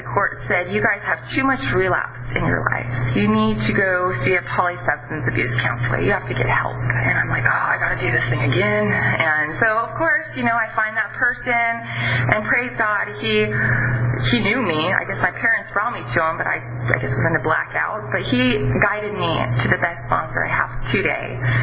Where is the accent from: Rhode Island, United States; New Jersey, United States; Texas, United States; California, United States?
California, United States; Three Rivers; now in Visalia, United States; I'm from Three Rivers, so they said, we have an apartment in Visalia